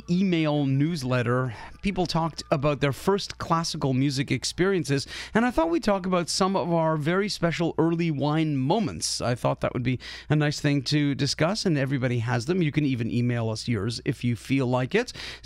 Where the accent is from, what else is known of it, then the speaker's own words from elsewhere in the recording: Montreal, Quebec, Canada; Yeah, growing up in Montreal, the wine culture was much more advanced maybe than wine culture was in Baltimore. You know, being a French-speaking country, it was a very different feeling.